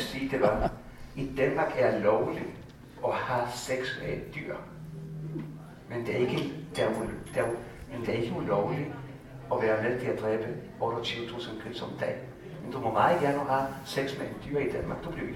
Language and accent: Danish; Santiago, Santiago Metropolitan Region, Chile; Danish is a second language; now in Denmark; Jeg boede i Santiago, et hovedsted